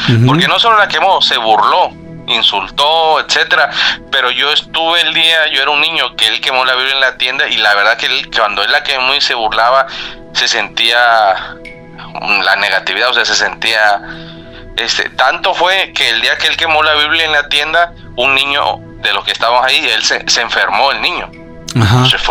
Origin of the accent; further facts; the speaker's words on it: Veracruz, Mexico; yo soy de Veracruz y aquí en Veracruz hay muchos nahuales.